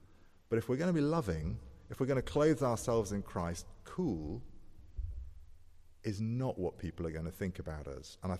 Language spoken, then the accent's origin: English; United Kingdom; Okay, I was 20. She was in her 80s. I'm British. She was Greek.